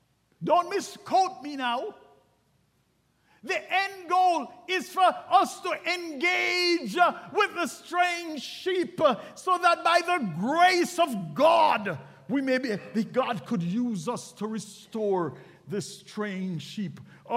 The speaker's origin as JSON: {"language": "English", "country": "Jamaica", "tie": "born or raised there", "said": "as a teenager growing up in Jamaica"}